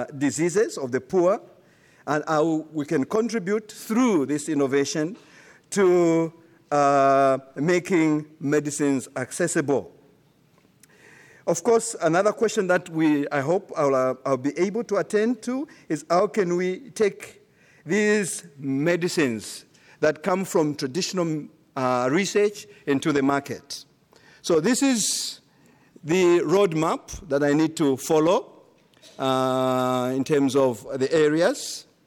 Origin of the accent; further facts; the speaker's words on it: South Africa; and I'm also coming from South Africa.